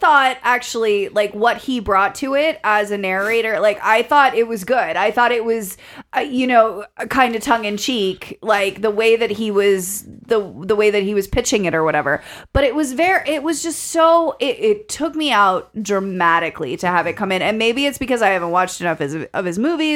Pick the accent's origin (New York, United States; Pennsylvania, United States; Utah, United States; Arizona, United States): Pennsylvania, United States; Pittsburgh; accent: Pittsburghese; I'm from Pittsburgh. I am one to talk. The Pittsburghese comes out every once in a while